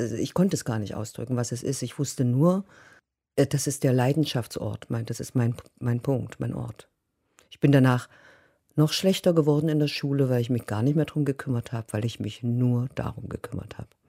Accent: Großenhain, Saxony, Germany; Ich habe als Kind, hat mich mein Vater angemeldet im Pioniertheater Großenhain, da wo ich herkomme.

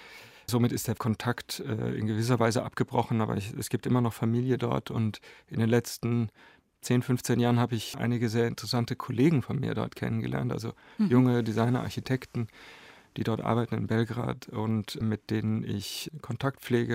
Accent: Wuppertal, North Rhine-Westphalia, Germany; Ach, die Zeit in Wuppertal Anfang der 70er Jahre war eigentlich eine sehr freie, schöne Kindheit in dieser Stadt.

